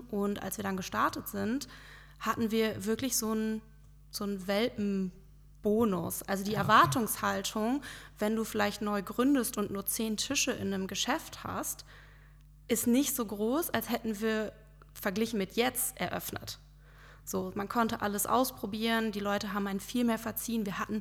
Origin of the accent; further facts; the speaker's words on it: Bad Bentheim, Lower Saxony, Germany; also born or lived in Gronau; ich bin hier in Bad Bentheim aufgewachsen, in Gronau geboren und ja, habe das Abi hier gemacht und bin dann aber erstmal so weit wie möglich weggezogen